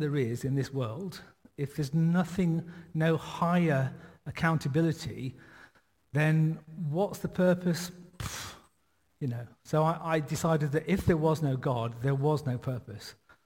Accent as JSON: {"language": "English", "region": "East Midlands", "country": "United Kingdom", "tie": "born or raised there", "said": "Now, I grew up in Nottinghamshire when I was sort of late teens."}